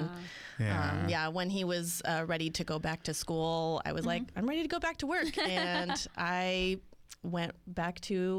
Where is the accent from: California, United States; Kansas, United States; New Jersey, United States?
California, United States; San Diego; now in Yuma, United States; No, I'm from San Diego originally.